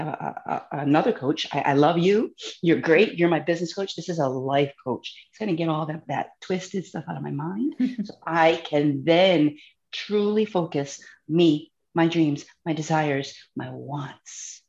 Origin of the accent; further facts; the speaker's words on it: New England, United States; Again, I started off with, I'm an extrovert from New England.